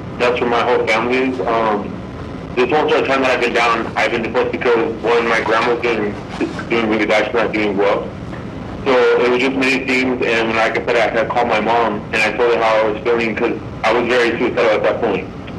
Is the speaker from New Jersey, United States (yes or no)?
no; Arizona, United States; I am from Arizona and I'm sure I have a warrant out